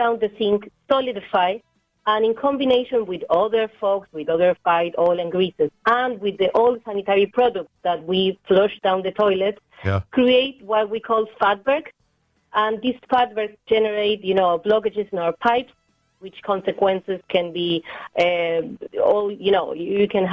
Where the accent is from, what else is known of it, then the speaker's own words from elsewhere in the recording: Argentina; now in Ireland; I'm from Argentina, originally.